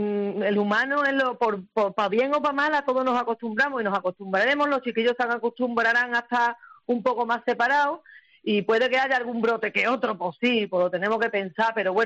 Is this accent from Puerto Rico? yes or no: no; Seville, Andalusia, Spain; Sí, yo soy de Triana, hijo. No me he criado chillando todo el día.